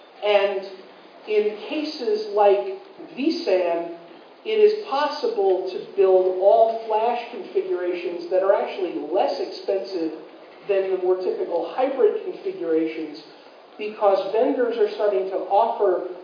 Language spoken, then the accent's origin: English; New York, United States; I am from New York. Raising your hand is way too polite.